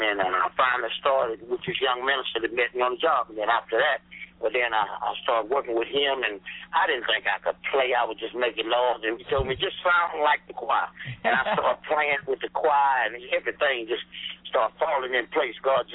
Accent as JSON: {"language": "English", "town": "Fort Worth", "region": "Texas", "country": "United States", "tie": "born or raised there", "also_born_or_lived": "Bullitt", "said": "A little town in East Texas called Bullitt, and that's where I grew up at. And then around 6 or 7, I moved on to Fort Worth."}